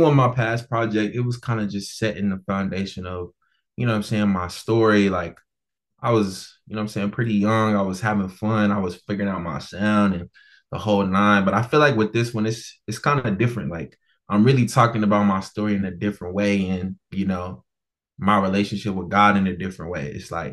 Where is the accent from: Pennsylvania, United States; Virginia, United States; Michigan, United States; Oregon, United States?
Virginia, United States; Bristol; Everybody know I'm from Bristol, Virginia. Like, I'm from a small town.